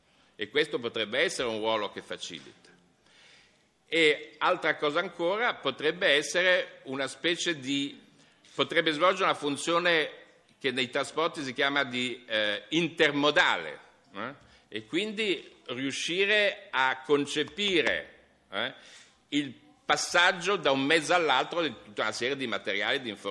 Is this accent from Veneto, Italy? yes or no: no; Genoa, Liguria, Italy; io sono genovese quindi sono sensibile al tema dei porti